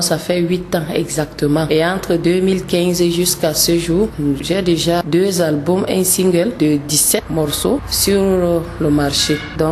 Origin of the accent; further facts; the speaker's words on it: Garoua, North, Cameroon; first language Laka; Après l'anglais, j'ai ma langue maternelle qui est le laka de Garoua.